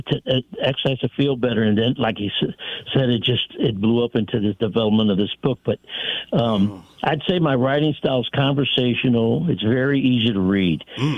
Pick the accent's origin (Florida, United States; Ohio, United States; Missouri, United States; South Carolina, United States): Missouri, United States; St. Louis; So, I come from a large Italian American family of 10 children, 5 boys, 5 girls. We were born and raised in St. Louis, Missouri.